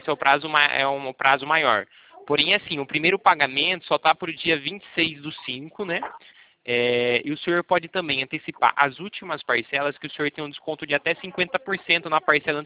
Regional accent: São Paulo, Brazil; Eu sou daqui de São Paulo

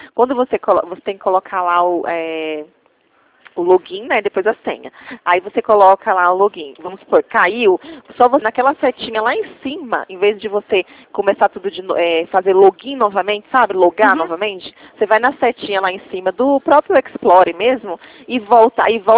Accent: Atibaia, São Paulo, Brazil; Eu sou de Atibaia.

